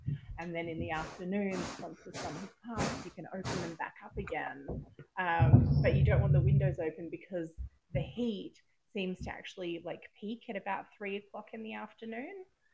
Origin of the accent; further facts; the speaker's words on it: Australia; now in Italy; we moved to Italy from Australia, and in Australia it gets pretty hot during summer, but everybody has air conditioners